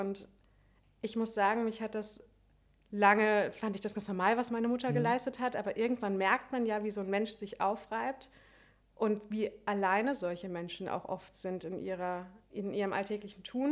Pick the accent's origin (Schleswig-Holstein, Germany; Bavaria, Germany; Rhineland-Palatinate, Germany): Rhineland-Palatinate, Germany; now in Mainz, Germany; ich bin auf dem Hunsrück aufgewachsen